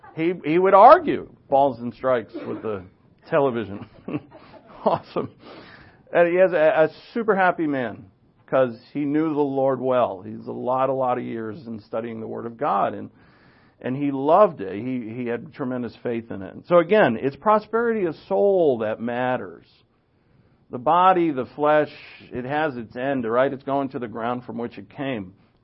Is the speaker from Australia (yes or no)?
no; Rhode Island, United States; I grew up in Rhode Island.